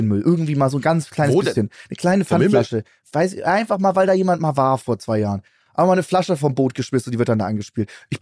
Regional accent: Hamburg, Germany; ich komme ja aus Hamburg.

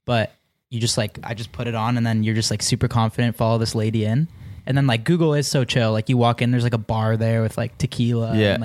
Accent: Mississauga, Ontario, Canada; Just outside Toronto. I'm from Mississauga.

